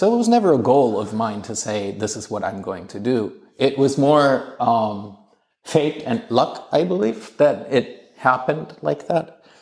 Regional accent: Germany; I come from a family where I grew up in Germany, so everything is very structured.

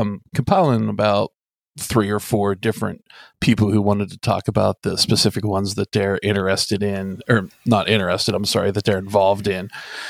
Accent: East Coast, United States; I'm from the East Coast, so I've never been out to the, especially the Pacific Northwest.

